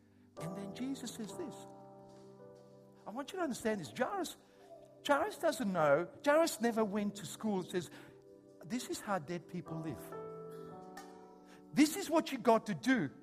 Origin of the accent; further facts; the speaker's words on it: Australia; He doesn't treat you as an Australian shepherding do. See, in Australia, when we have so many sheep, how do we handle the sheep?